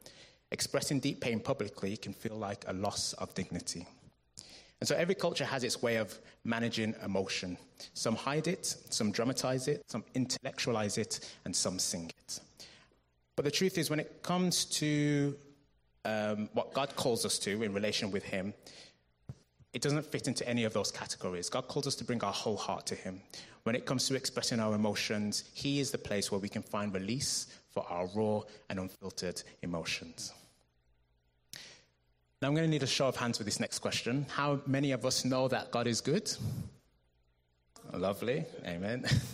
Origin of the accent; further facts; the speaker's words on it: Jamaica; Starting with my own heritage, I'm Jamaican.